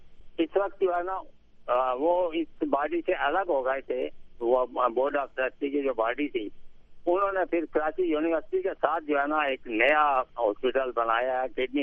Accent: Azad Kashmir, Pakistan; now in Karachi, Pakistan; تو ریٹائرمنٹ کے بعد آپ کو پتا کہ ہمارا تعلق آزاد کشمیر سے ہے

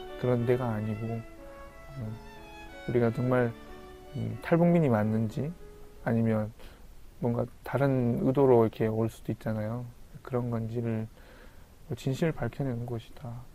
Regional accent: North Korea; accent: North Korean; now in South Korea

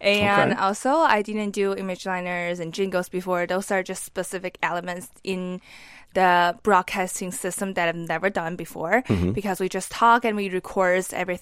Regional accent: Liaoning, China; English is a second language; Northeast. I'm from Liaoning province.

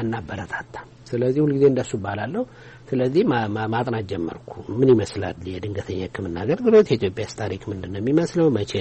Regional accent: Addis Ababa, Ethiopia; አዲስ አበባ ነው የተወለድኩት።

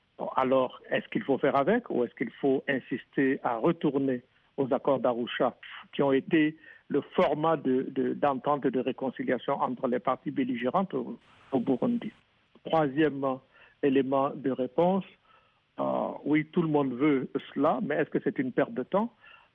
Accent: Burkina Faso

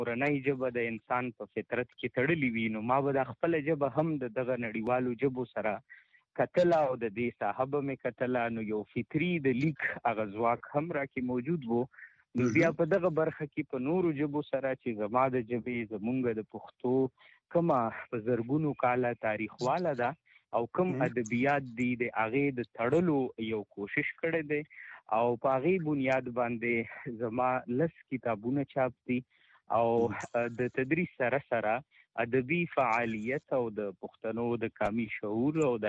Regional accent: Peshawar, Khyber Pakhtunkhwa, Pakistan; زه د پېښور اوسیدونکی یم او ایڈورډز کالج کې د مذهب او ادب استاد یم

